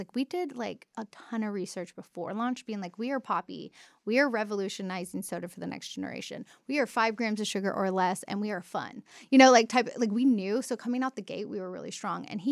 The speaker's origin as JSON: {"language": "English", "region": "Texas", "country": "United States", "tie": "born or raised there", "said": "I grew up in Texas, cherry limeade Sonic."}